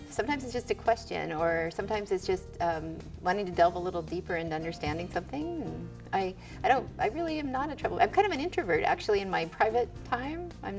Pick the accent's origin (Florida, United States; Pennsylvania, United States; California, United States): California, United States; With small kid time, I grew up in the Mojave Desert in California. I was there from about the time I was 11, 12, and my parents still live there, so it's a place I go back to as home.